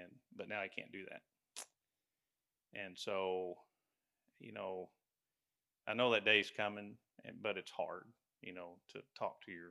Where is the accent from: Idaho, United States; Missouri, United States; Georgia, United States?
Missouri, United States; Mexico; We went back to my hometown, Mexico. I know I look Mexican. I was actually born in Mexico, Missouri.